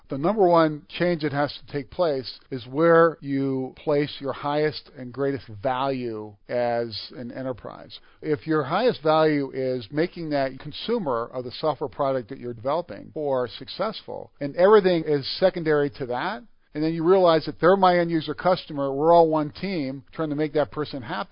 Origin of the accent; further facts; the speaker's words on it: Midwest, United States; I grew up in the Midwest, and I worked for a great manufacturing company that was unionized.